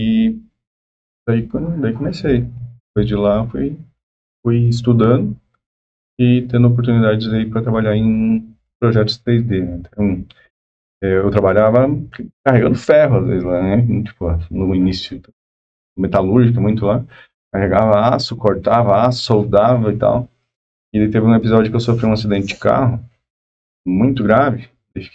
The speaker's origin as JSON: {"language": "Portuguese", "region": "Rio Grande do Sul", "country": "Brazil", "tie": "born there", "said": "eu nasci no Rio Grande do Sul, vim de família bem humilde, muito humilde, minha família ainda é bem humilde. A gente sempre batalhou demais, nasceu em bairro terrível, que hoje ainda é dominado pelas facções"}